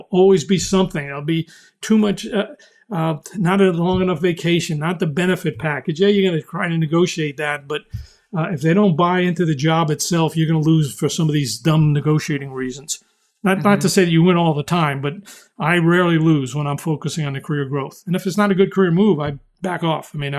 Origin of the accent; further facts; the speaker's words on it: New York, United States; I'm from New York and I've lost search assignments because I'm forceful